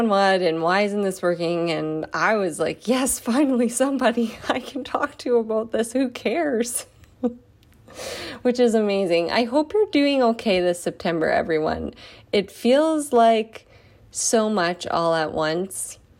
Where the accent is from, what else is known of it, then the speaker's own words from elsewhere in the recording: Canada; I'm from Canada, so give me a break.